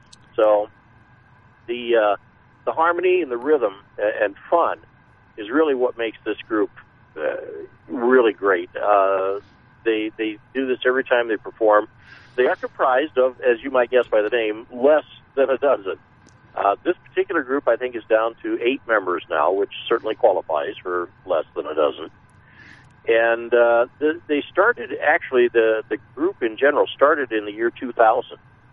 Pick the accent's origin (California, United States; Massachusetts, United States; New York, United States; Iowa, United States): Iowa, United States; Ankeny; Nick is the son of a man I grew up with and in Ankeny, Iowa, and his dad, Rick, and I have been friends for 30 or 40 years.